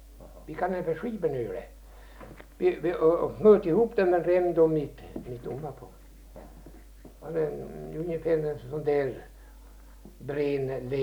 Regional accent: Vimmerby, Kalmar County, Sweden; born there; Jag är född på backen i Vimmerby.

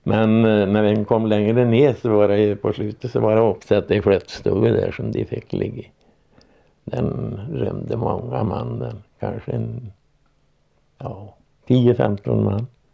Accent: Järnskogen, Värmland, Sweden; Det var när jag var hemma i Järnskogen.

